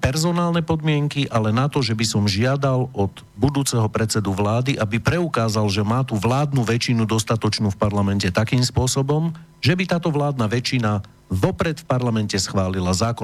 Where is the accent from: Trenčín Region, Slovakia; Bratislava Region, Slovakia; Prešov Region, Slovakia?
Trenčín Region, Slovakia; Prievidza; also born or lived in Bojnice; narodil som sa v Bojniciach, pochádzam z Prievidze, kde som vyrastal.